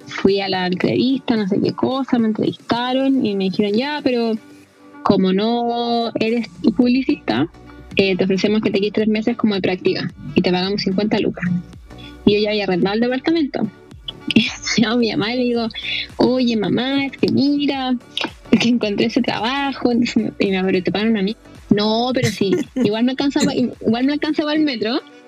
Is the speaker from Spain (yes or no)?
no; Temuco, Araucanía, Chile; moved away as an adult; now in Santiago, Chile; nací en Temuco, estudié en Temuco, y de ahí me fui a Temuco